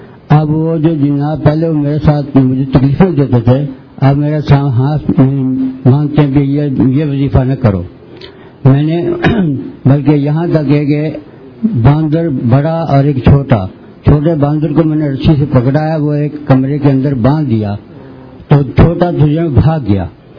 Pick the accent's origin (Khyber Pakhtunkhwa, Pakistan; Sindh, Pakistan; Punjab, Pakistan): Punjab, Pakistan; Sheikhupura; میں ضلع شیخپورہ سے آیا ہوں, کوٹ پنجاب سے. تین چار مہینہ ڈیڑھ ہو گیا آتے ہوئے